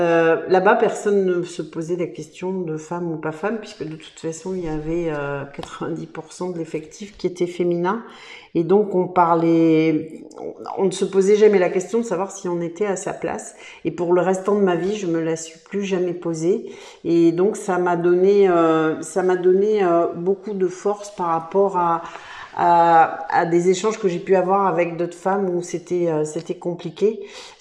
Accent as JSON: {"language": "French", "town": "Limoux", "region": "Occitanie", "country": "France", "tie": "born or raised there", "also_born_or_lived": "Paris", "said": "Je suis née à Limoux, j'ai vécu, j'ai fait mes études primaires et secondaires à Limoux."}